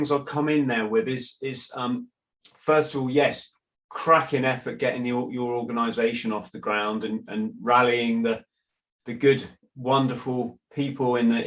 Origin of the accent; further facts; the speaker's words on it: England, United Kingdom; In England, I'm an Englishman, it goes back to our Magna Carta.